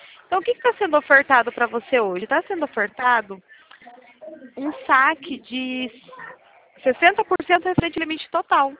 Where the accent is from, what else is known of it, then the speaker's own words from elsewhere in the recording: São Paulo, Brazil; Eu sou de São Paulo.